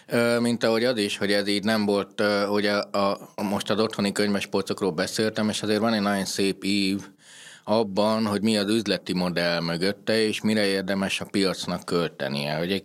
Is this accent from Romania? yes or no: yes; Transylvania, Romania; now in Hungary; én Erdélyben születtem, és ott értem egy darabig, utána nem